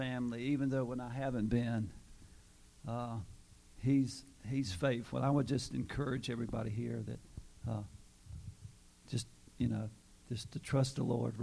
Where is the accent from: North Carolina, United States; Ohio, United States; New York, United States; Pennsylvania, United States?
North Carolina, United States; Charlotte; I grew up in Charlotte.